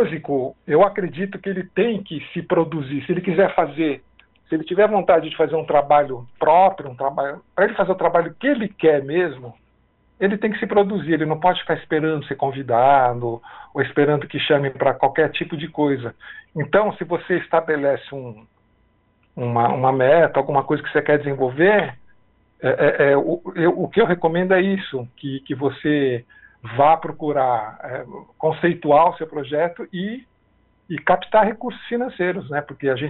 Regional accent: São Paulo, Brazil; Eu sou de São Paulo, da capital.

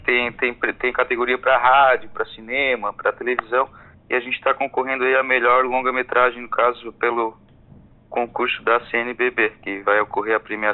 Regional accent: Urussanga, Santa Catarina, Brazil; aqui em Uruçanga também, minha terra, né

